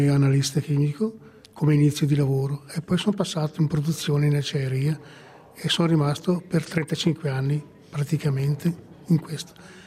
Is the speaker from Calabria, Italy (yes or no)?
no; Florence, Tuscany, Italy; moved away as an adult; now in Switzerland; io vengo da Firenze, ho studiato all'università e in parte, e poi sono venuto qui alla Monteforno nel 60, fine 60